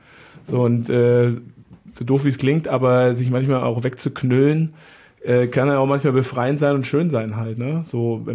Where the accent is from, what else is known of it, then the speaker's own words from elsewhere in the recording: Munich, Bavaria, Germany; wo ich halt auch aufgewachsen bin auf dem Oktoberfest, also in München halt